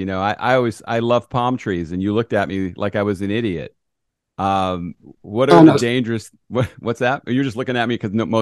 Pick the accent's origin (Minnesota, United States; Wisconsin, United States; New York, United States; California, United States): California, United States; Pacific Palisades; I grew up in Pacific Palisades, and we had to worry about this every year.